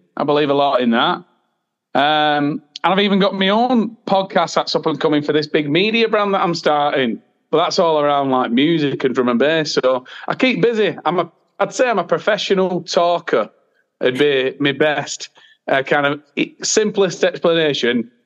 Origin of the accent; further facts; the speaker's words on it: Bolton, North West England, United Kingdom; I'm from Bolton. I live in Bolton as well, Bolton born and bred.